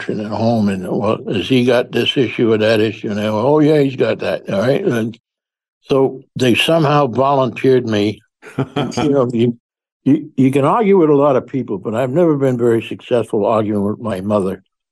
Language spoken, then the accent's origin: English; Bronx, New York, United States; I'm from the Bronx in New York City, and we never heard of herbicides.